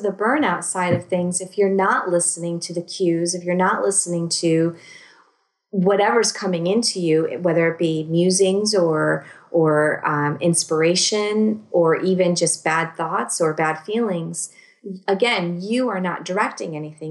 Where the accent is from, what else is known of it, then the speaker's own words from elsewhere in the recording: Connecticut, United States; moved away as an adult; I grew up in Connecticut and was raised in Connecticut my entire life until 3 years ago.